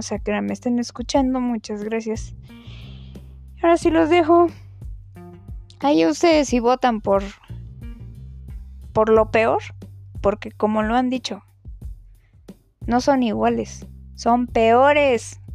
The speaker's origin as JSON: {"language": "Spanish", "country": "Mexico", "said": "soy una ciudadana mexicana que está viendo la realidad"}